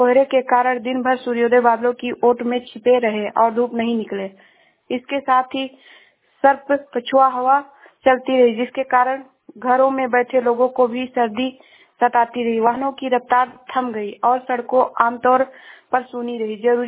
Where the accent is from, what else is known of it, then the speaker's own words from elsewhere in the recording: Uttar Pradesh, India; मैं जिला सरावस्ती से हूँ।